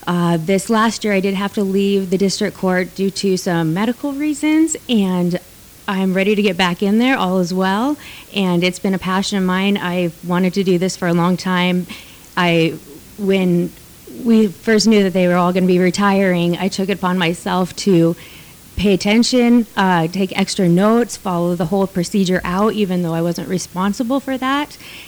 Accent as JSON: {"language": "English", "town": "Buffalo", "region": "New York", "country": "United States", "tie": "born or raised there", "also_born_or_lived": "Montana", "said": "I'm also running for clerk of district court. I was born in Buffalo and graduated from Buffalo High School. I finished up college at University of Montana with a degree in communication studies."}